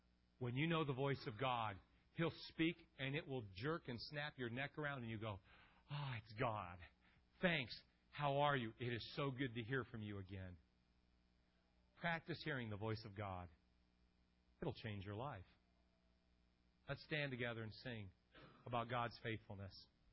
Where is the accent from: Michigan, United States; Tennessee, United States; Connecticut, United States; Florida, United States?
Michigan, United States; Port Huron; And we're like, hey, we're from Port Huron.